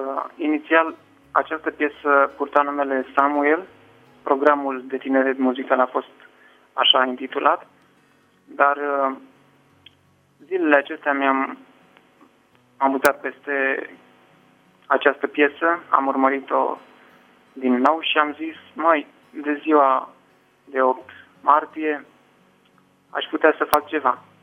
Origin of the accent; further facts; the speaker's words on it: Giurgiu, Giurgiu County, Romania; în cadrul bisericii din Giurgiu, de unde sunt eu